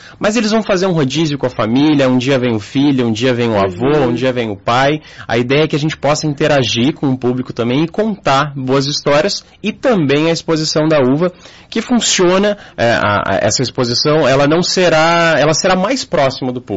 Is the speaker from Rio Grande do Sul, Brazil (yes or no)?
yes; Caxias do Sul, Rio Grande do Sul, Brazil; moved away; Sou de Caxias do Sul.